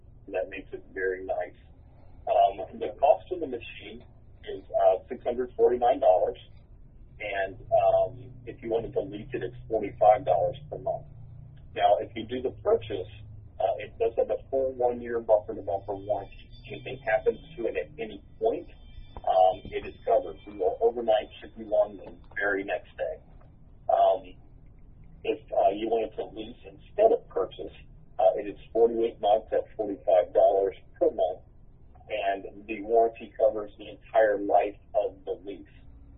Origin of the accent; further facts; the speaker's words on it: Stone Ridge, United States; I grew up about a mile and a half from the township. I grew up in Stone Ridge there off of Precinct